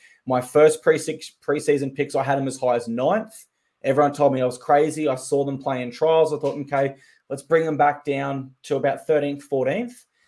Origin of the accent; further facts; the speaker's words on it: Queensland, Australia; Dare I say, even as a Queenslander, that Blues uncapped side is probably better on paper than our best side is at the moment.